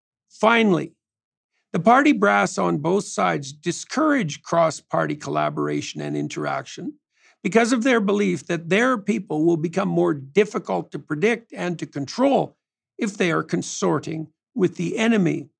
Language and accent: English; Canada; As a Canadian, I have always been impressed by the sheer theatricality and patriotism